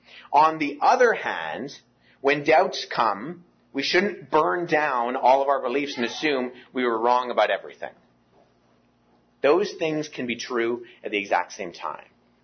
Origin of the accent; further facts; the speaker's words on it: Toronto, Ontario, Canada; I'm from Toronto, so we're Maple Leaf fans.